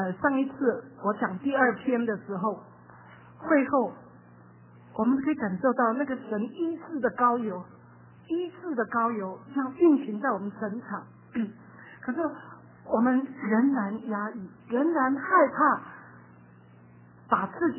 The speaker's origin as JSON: {"language": "Chinese", "country": "China"}